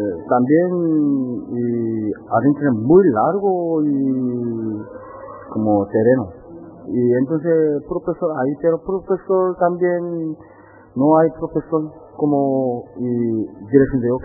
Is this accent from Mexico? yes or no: no; South Korea; Spanish is a second language; Como yo soy Corea del Sur, como yo estudié Lusto, Austria, Estados Unidos, Corea del Sur, de dirección de orquesta.